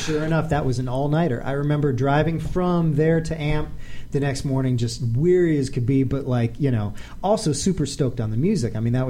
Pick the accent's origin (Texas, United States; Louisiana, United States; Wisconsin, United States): Wisconsin, United States; Milwaukee; So grew up Milwaukee. Well, born in Milwaukee, Wisconsin, right? Home of Summerfest